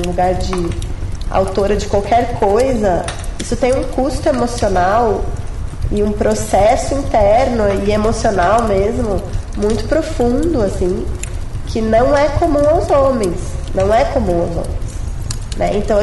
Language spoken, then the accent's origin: Portuguese; Porto Alegre, Rio Grande do Sul, Brazil; Eu sou gaúcha também, né? Porto Alegre é um lugar em que a gente tem, assim, um contato com a língua espanhola muito, né?